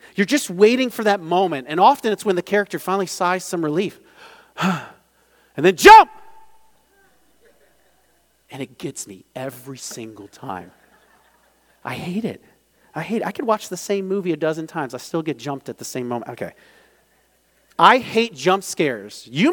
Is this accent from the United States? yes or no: yes; Maryland, United States; Now, I grew up in Maryland up north, so I'm going to try being southern for a moment.